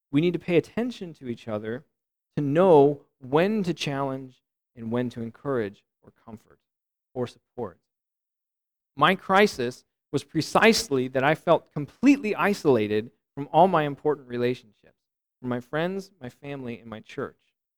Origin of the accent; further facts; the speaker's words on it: United States; Because, I mean, I grew up as an American.